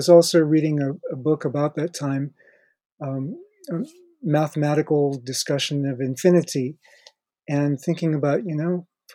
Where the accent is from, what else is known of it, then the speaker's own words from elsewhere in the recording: Ohio, United States; I grew up in suburban northern Ohio, and my parents were very respectable socially and morally and so on.